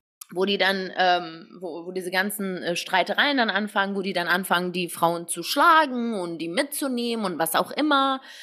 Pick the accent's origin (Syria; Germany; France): Germany; ich bin halt in Deutschland aufgewachsen. Wir wussten, dass wir nicht mehr in den Iran zurück können.